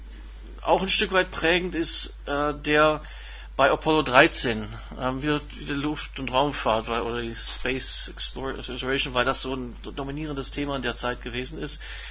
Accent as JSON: {"language": "German", "country": "Canada", "tie": "born or raised there", "said": "Meine Kindheit in Kanada, die ich auch in ganz normalen kanadischen Schulen verbracht habe"}